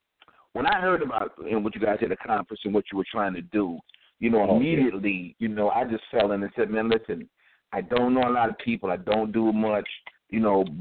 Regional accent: Spring Valley, United States; I'm from Spring Valley. I know these kids.

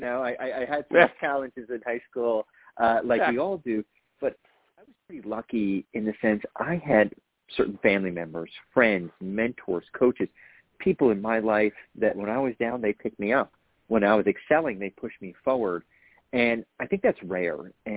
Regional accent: New Jersey, United States; now in New York City, United States; I live in New York City with my family, so we started in New York and New Jersey. I'm from North Jersey originally.

